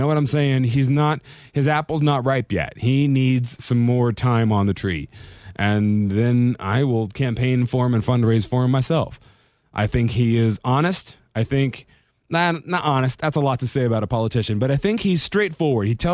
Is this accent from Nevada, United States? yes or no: yes; Las Vegas, Nevada, United States; right here in my hometown of Vegas